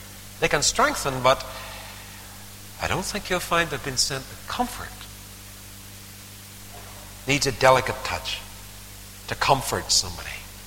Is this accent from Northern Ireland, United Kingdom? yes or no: yes; Northern Ireland, United Kingdom; And I said, I came from Northern Ireland.